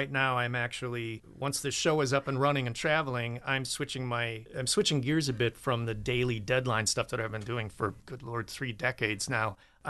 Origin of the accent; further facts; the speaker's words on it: Waukesha, Wisconsin, United States; moved away as an adult; also born or lived in Denver, United States / London, United Kingdom / Washington, United States; Strangely, Waukesha, Wisconsin still feels kind of like home, even though I moved away when I was 18.